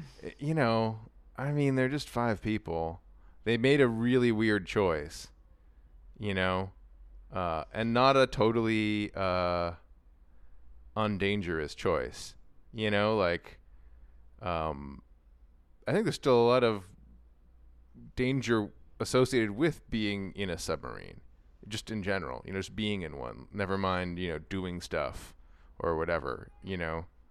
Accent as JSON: {"language": "English", "town": "Toronto", "region": "Ontario", "country": "Canada", "tie": "born or raised there", "lives_now": "Los Angeles, United States", "said": "I was recently up in my hometown of Toronto"}